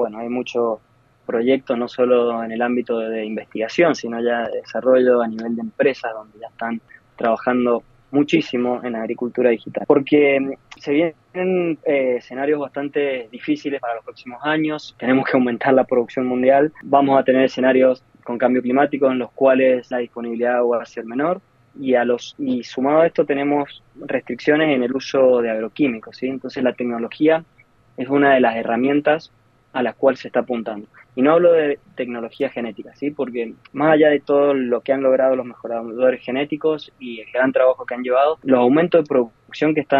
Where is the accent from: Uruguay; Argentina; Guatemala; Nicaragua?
Argentina; moved away; mi objetivo es volver a Argentina. Es de donde soy, de donde está mi cultura, mi familia, mis amigos, de donde vengo